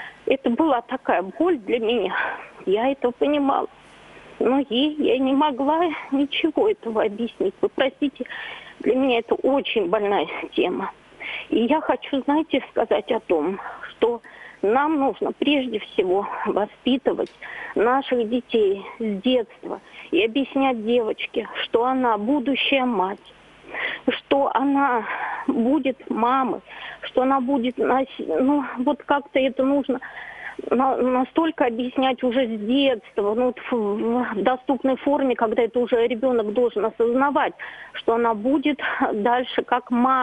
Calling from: Tambov, Tambov Oblast, Russia; я звоню из Тамбова.

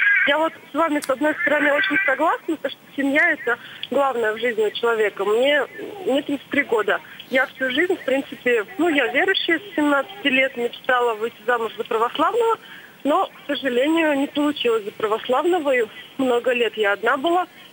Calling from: Moscow, Russia; я звоню из Москвы.

